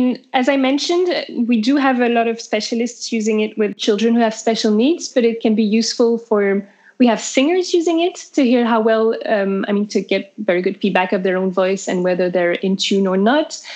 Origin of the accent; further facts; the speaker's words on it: France; accent: French; English is a second language; I'm the same with my French accent.